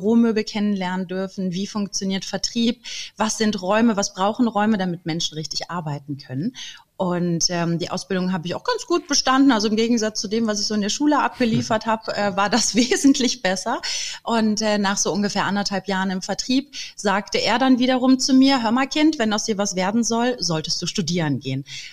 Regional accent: Düsseldorf, North Rhine-Westphalia, Germany; now in Stuttgart, Germany; Ich komme aus dem wunderschönen, also ich bin gebürtige Kölnerin und komme aus dem schönen Düsseldorf. Das darf man eigentlich nicht sagen, aber ja, ich habe einmal die Seiten gewechselt und kam dann hier an am Kopfbahnhof in Stuttgart

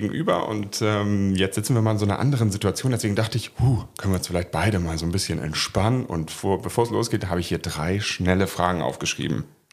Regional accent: Hamburg, Germany

